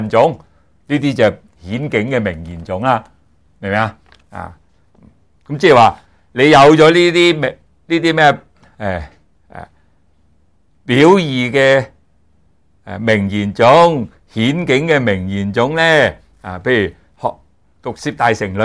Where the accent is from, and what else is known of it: Guangdong, China